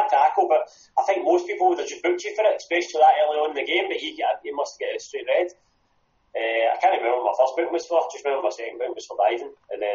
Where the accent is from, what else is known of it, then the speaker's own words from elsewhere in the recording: Paisley, Scotland, United Kingdom; now in Barrhead, United Kingdom; So I'm from Paisley, but I stay in Barrhead now.